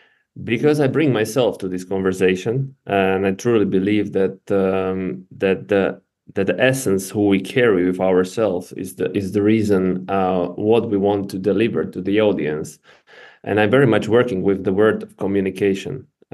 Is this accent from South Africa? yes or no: no; Slovakia; English is a second language; I'm from Slovakia.